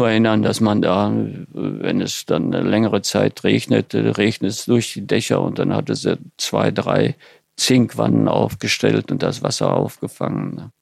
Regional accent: Lower Silesian Voivodeship, Poland; moved away; 1951 sind wir aus Polen ausgesiedelt.

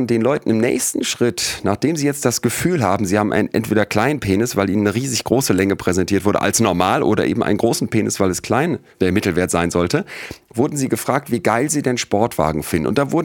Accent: Solingen, North Rhine-Westphalia, Germany; Ich bin in Solingen groß geworden

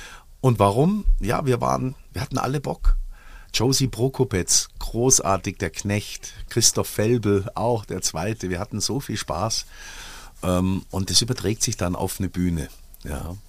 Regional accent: Munich, Bavaria, Germany; born there; geboren in München, rechts der Isar, kurz vor der Tagesschau, am 23. Juni 1962.

